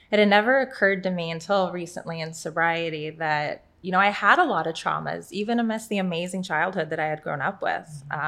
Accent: El Paso, Texas, United States; born there; So I was born in El Paso, Texas.

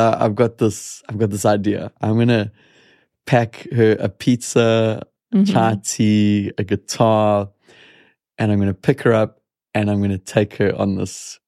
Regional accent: South Africa; I'm South African. South Africans are a little bit more committal.

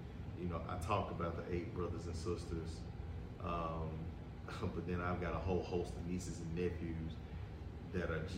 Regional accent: Memphis, Tennessee, United States; But born and raised in Memphis, Tennessee, man. Came from a two-parent household with 8 siblings, you know.

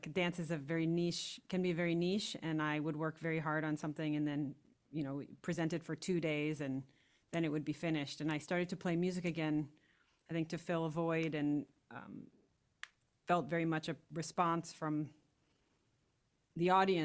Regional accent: St. Louis, Missouri, United States; I grew up in St. Louis, Missouri. You could argue it's sort of a center of blues or American folk music culture historically.

